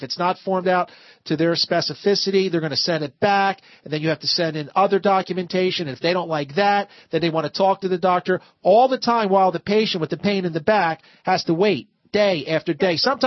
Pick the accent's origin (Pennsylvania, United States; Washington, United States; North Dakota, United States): Pennsylvania, United States; Philadelphia; I grew up in Philadelphia, and I'm not really sure I ever heard of Whitehall.